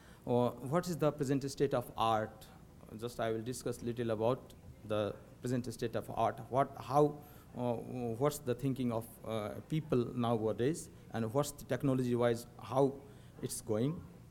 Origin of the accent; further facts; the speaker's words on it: Nepal; now in Finland; Basically, I am from Nepal. I'm living there since last 5 or 6 years.